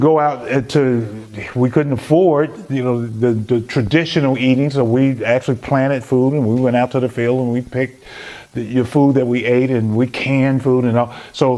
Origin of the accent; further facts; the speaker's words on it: Chicago, Illinois, United States; Because I grew up in Chicago, family of six, didn't realize we were poor.